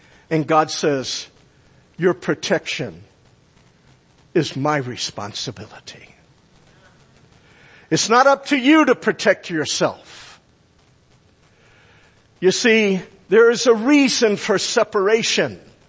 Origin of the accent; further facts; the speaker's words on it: Virginia, United States; No wonder I was brought up in Virginia to hate Abraham Lincoln.